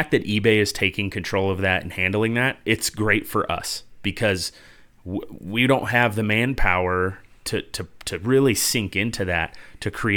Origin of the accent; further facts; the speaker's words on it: California, United States; you know, we're both from California originally. I keep that quiet most of the time.